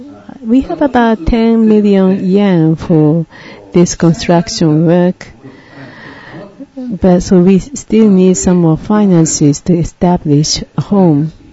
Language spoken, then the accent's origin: English; Tokyo, Japan; I am from Tokyo. My country is hometown is Tokyo. I was born in Gotanda, Tokyo. I was near Gotanda station.